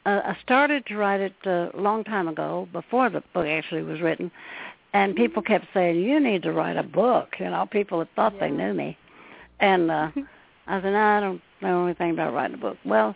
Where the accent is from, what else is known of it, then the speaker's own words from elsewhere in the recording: West Plains, Missouri, United States; born there; I was born in the Ozarks in Missouri, in West Plains, Missouri. And as was